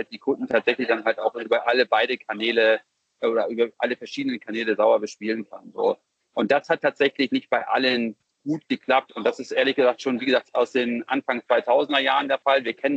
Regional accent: Hamburg, Germany; Ich bin eigentlich Hamburger Jung, dort groß geworden, aufgewachsen, studiert.

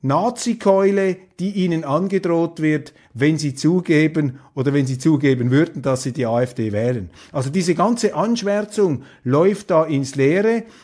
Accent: Switzerland; Für mich als Demokrat, als Schweizer

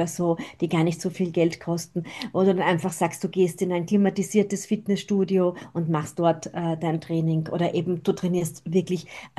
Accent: Burgenland, Austria; Bei uns im Burgenland gibt es zum Beispiel Yoga am See.

